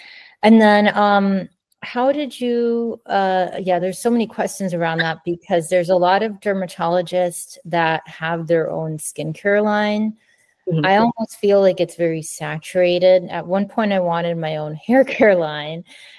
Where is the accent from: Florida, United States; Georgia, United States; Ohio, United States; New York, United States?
Florida, United States; I was raised in Florida, you know, didn't see snow until much later.